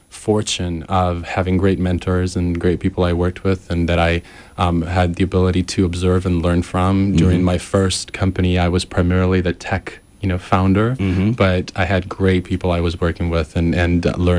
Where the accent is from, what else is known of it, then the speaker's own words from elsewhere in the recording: Milan, Lombardy, Italy; English is a second language; moved away as an adult; also born or lived in Austin, United States; I was born in Italy, where I grew up in Italy. And I didn't move to the United States until I was 21, and primarily to go to school. I moved to Texas, which was a big change from Milan, where I grew up, to Austin, Texas